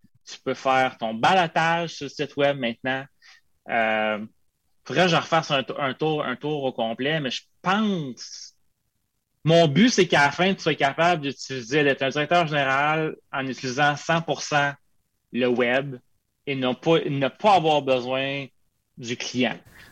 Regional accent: Quebec, Canada; Moi, je suis un Québécois comme vous

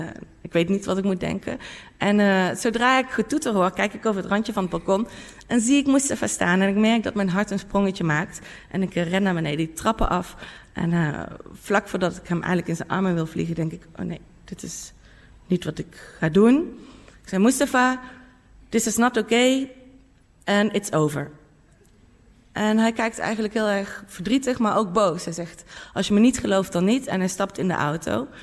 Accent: North Brabant, Netherlands; En altijd als ik uitging in mijn eigen dorp waar ik vandaan kom in Brabant.

